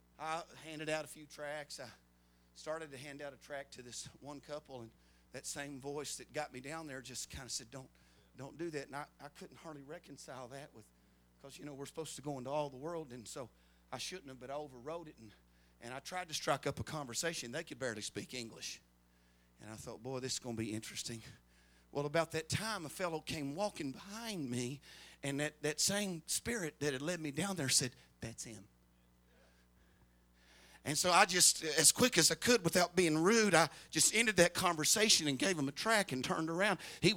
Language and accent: English; Louisville, Kentucky, United States; born there; now in Tulsa, United States; I mean, I was born in Louisville and visit my dad there every summer.